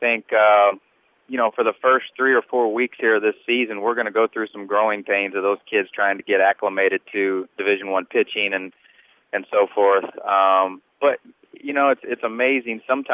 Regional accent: Jefferson City, Missouri, United States; And I'm from Jefferson City, so, this is home for me. I have a very large family base, right there in Jeff City.

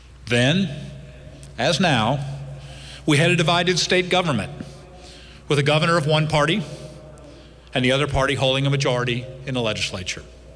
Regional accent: DeSoto, Missouri, United States; When I first came to the Capitol as a freshman senator from my hometown of DeSoto, I was just 30 years old, the youngest person in the Senate.

